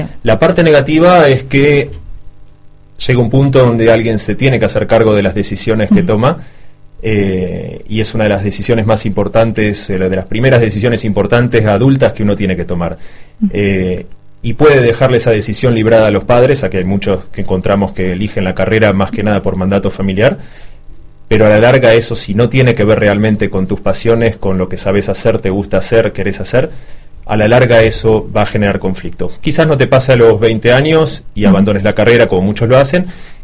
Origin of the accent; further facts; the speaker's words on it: Argentina; Sí, creo que todavía me considero más argentino, pero bueno.